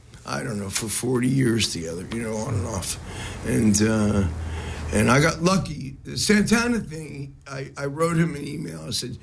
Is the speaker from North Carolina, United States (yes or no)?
no; Philadelphia, Pennsylvania, United States; So, you know, I come from Philadelphia